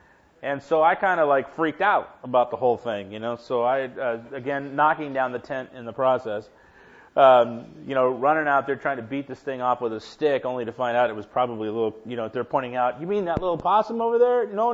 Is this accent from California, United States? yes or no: yes; Inglewood, California, United States; also born or lived in Los Angeles; I grew up in Inglewood and in Los Angeles